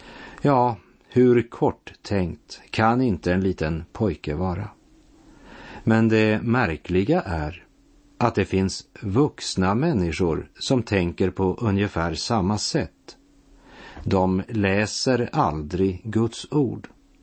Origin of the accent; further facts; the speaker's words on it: Bygdsiljum, Västerbotten County, Sweden; I Bygdsiljum i Västerbotten, där jag växte upp, hade mina föräldrar konditori och en uteservering sommartid.